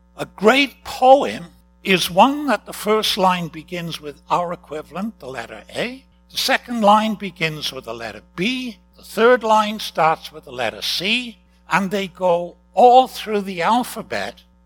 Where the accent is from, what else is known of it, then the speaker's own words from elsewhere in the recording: Newport, Wales, United Kingdom; when I grew up in Newport, we had one famous son.